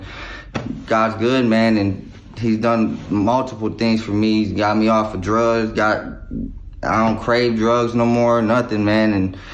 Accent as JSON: {"language": "English", "town": "Milwaukee", "region": "Wisconsin", "country": "United States", "also_born_or_lived": "Texas", "said": "As for me, I'm from Milwaukee, Wisconsin myself. 5th and Harrison's where I stayed. But in the past 13 years, I've been in Texas."}